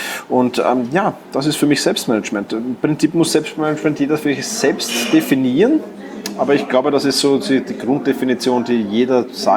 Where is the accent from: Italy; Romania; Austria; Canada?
Austria; Vienna; wie du vielleicht schon hörst, ich komme aus Wien.